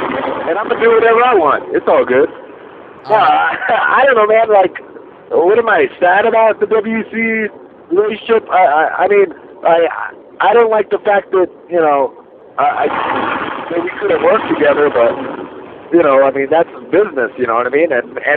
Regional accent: United States; I'm an American. I don't work under Cubans.

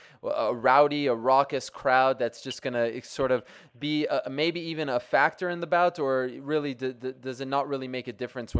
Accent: Montreal, Quebec, Canada; Because, well, I'm actually from Montreal.

